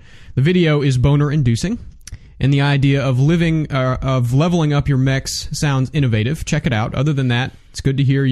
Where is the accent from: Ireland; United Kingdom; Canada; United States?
Canada; What is it, because I'm Canadian?